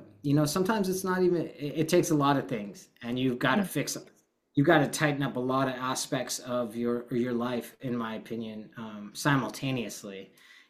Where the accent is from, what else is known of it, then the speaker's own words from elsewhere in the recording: Las Vegas, Nevada, United States; born there; I was born in Las Vegas, Nevada